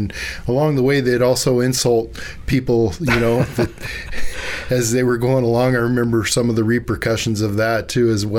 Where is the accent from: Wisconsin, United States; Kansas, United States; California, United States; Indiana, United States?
California, United States; I grew up in West Contra Costa County and also grew up in East Contra Costa County.